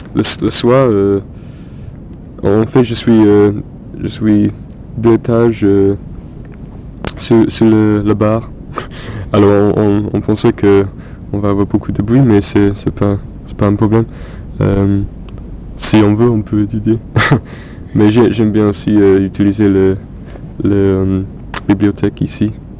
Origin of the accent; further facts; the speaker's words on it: Bletchley, South East England, United Kingdom; French is a second language; Je viens de Bletchley, c'est 70 km au nord de Londres, c'est une petite ville.